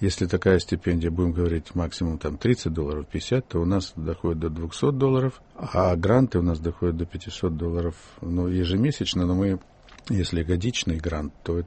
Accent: Ukraine; moved away as an adult; я из провинции приехал, я родился на Украине, уже поступал в Москву, в вуз поступал, а училище и школу заканчивал там.

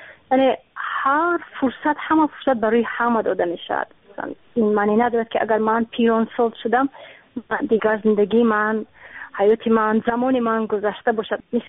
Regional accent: Uzbekistan; ما در وطن خودم هستیم.

